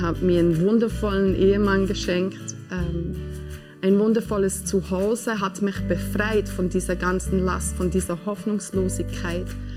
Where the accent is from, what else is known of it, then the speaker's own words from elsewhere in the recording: Ins, Bern, Switzerland; Ich komme aus Ins